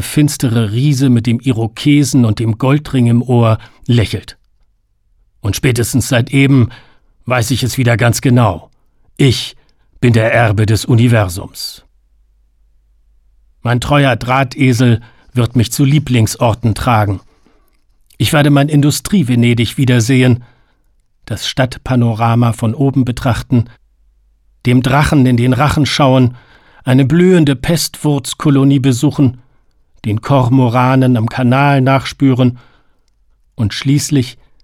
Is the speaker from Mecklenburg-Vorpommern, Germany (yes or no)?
no; Hamburg, Germany; also born or lived in Silesia; now in Dortmund, Germany; ich bin ein in Schlesien geborener, in Hamburg aufgewachsener westfälischer Dichter, der in der Dortmunder Nordstadt lebt